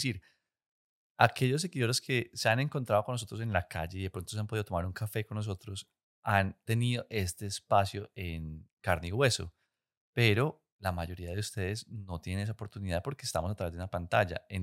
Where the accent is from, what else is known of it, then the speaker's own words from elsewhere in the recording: Medellín, Antioquia, Colombia; yo soy un hombre de 35 años, soy de Medellín, Antioquia, colombiano. Nací en el seno de una familia compuesta por mamá, papá y hermano mayor. Todos acá en Medellín.